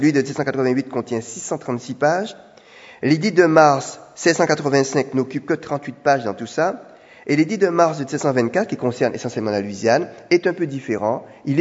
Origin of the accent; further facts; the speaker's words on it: Guadeloupe; Chez nous, en Guadeloupe